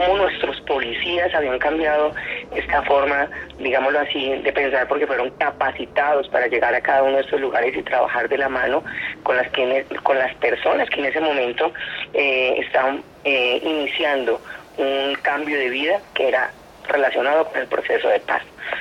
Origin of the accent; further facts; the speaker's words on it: Boyacá, Colombia; Bueno, yo soy una boyacense de 48 años de edad.